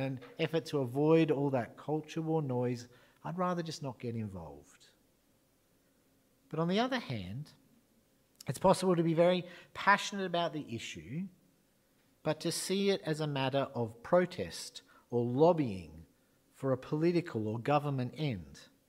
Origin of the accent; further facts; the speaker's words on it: Australia; As Australian Christians, it's important we reflect on this.